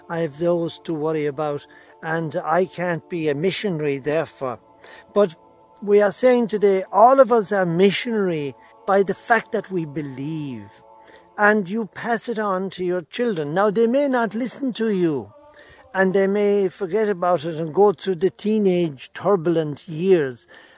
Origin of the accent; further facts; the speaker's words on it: Ireland; It's coming again from Ireland, my home country, and on my brother's farm with the birds behind me and beautiful sunshine.